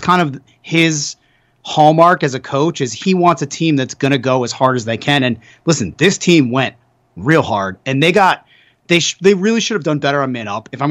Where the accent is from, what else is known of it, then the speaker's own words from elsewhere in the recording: Henniker, New Hampshire, United States; And NEC is actually in my hometown of Henniker, New Hampshire.